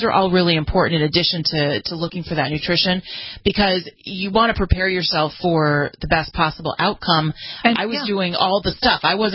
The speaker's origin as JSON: {"language": "English", "region": "California", "country": "United States", "said": "we'll talk about a lawsuit that's going on in my home state of California against our governor"}